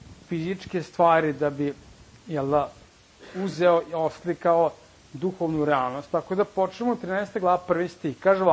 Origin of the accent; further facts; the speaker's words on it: Serbia; Kod nas u Srbiji, znaš, ima šta je bitno, znaš, kad se oblačiš.